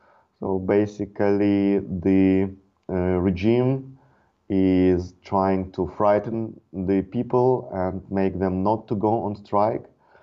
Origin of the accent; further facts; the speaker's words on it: Belarus; English is a second language; also born or lived in Germany; Last year I was living in Belarus, my home country. So I spent last 7 years in Germany, and 1 year ago I returned home